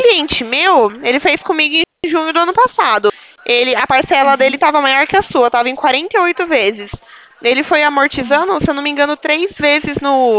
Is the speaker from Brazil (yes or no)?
yes; Americana, São Paulo, Brazil; eu sou de Americana. Aqui é interior de São Paulo.